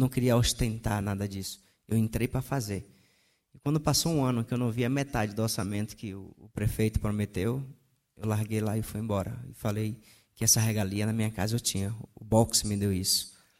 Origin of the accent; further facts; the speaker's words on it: Salvador, Bahia, Brazil; lá na minha capital, que é Salvador, que sou baiano.